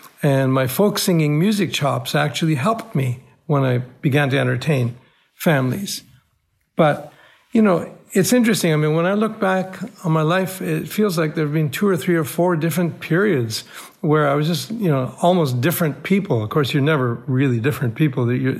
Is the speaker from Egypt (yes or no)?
yes; Cairo, Cairo Governorate, Egypt; I wrote about what I remembered of my boyhood growing up in Cairo, Egypt.